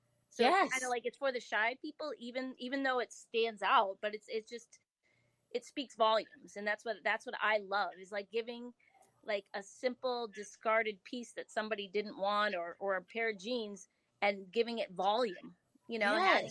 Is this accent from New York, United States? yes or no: no; Holliston, Massachusetts, United States; I'm from Holliston, Massachusetts.